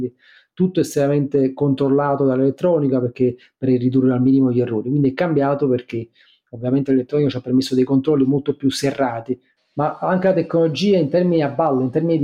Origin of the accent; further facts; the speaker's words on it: Naples, Campania, Italy; Quindi così siamo cresciuti, stando a Napoli, avendo un legame molto forte col territorio